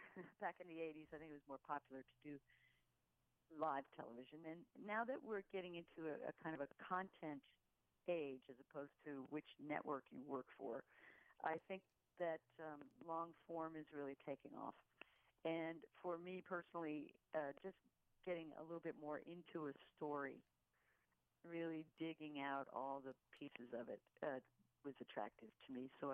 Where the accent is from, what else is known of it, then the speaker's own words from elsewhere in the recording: Boston, Massachusetts, United States; I'm from the Boston area, and I have friends who row and row at the head of the Charles.